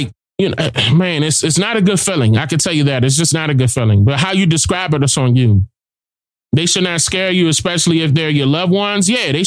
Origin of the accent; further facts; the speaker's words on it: Savannah, Georgia, United States; I'm from Savannah, Georgia, and it's heavy, sad feeling in downtown Savannah.